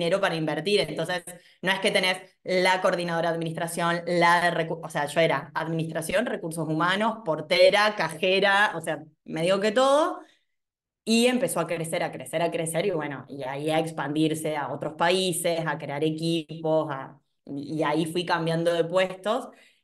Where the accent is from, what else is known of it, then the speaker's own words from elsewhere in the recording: Chaco, Argentina; now in Córdoba, Argentina; necesito trabajar para seguir viviendo en Córdoba, soy de Chaco y estudié en Córdoba. Entonces necesitaba dinero para seguir viviendo acá.